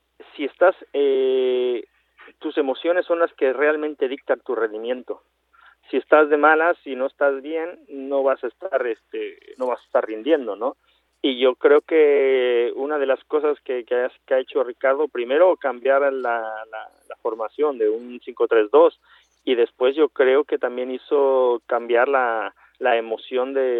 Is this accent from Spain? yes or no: no; Mexico; soy mexicano